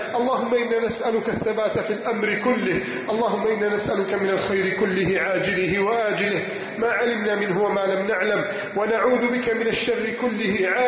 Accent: Egypt; اللهم احفظ بلدنا مصر

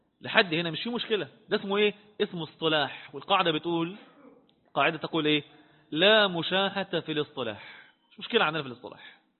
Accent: Egypt

